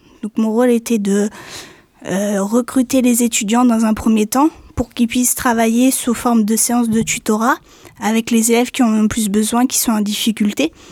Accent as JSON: {"language": "French", "region": "Centre-Val de Loire", "country": "France", "said": "je viens de Selom, à côté de Vendôme"}